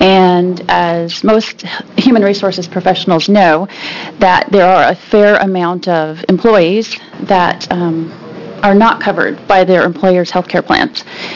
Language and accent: English; Portland, Oregon, United States; I'm from Portland, Oregon